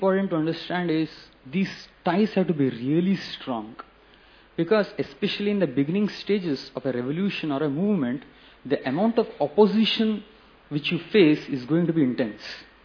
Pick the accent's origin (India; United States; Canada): India; Karnataka; first language Kannada; English is a second language; moved away as an adult; now in Mumbai, India; I am from Karnataka, right? My mother tongue is Kannada. So it's been 20 years since I've come to Mumbai.